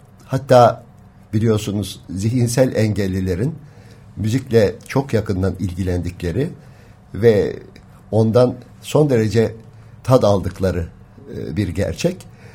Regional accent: Tire, İzmir, Turkey; born there; Efendim, ben Tire doğumluyum. 1936 tarihinde orada doğmuşum.

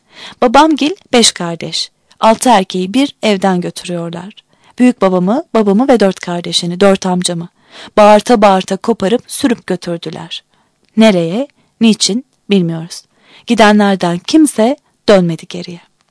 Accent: Merzifon, Amasya, Turkey; Doğum tarihimi kesin bilmiyorum. Ama şu anda 93 yaşındayım. 1905'te Merzifon'da doğmuşum. Doğma büyüme Merzifonluyum. Anam babam Merzifon'un yerlisi.

